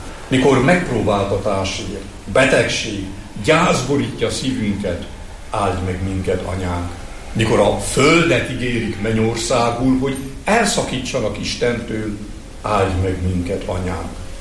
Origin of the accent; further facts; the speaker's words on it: Transylvania, Romania; És hát ugyebár erdélyi vagyok